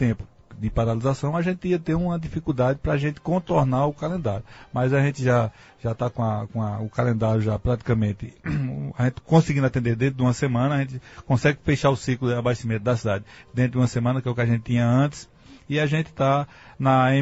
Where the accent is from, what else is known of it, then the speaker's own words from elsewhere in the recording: Itapetim, Pernambuco, Brazil; now in Afogados da Ingazeira, Brazil; Eu digo, sou de Afogado. Depois eu me lembro, ah não, sou de Itapetí. Mas eu já me considero quase que afogadense.